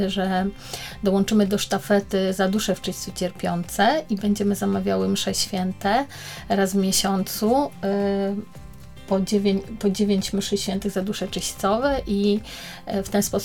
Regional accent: Warsaw, Masovian Voivodeship, Poland; Generalnie my nie jesteśmy z Niepokalanowa, znaczy z Teresina, tylko jesteśmy z Warszawy.

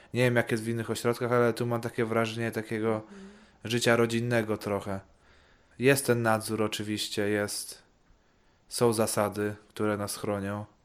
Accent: Ireland; Tak, pochodzę z Irlandii, tak.

